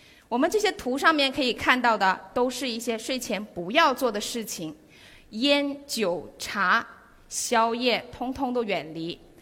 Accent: Guangdong, China; 我们广东人很养生，几乎都在 C 位，在中间，

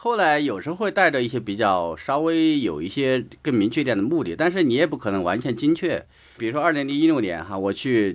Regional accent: Shaanxi, China; 去呼吁我们家乡的河，最后我们陕西省出台了一个就是留一个10%的生态孔

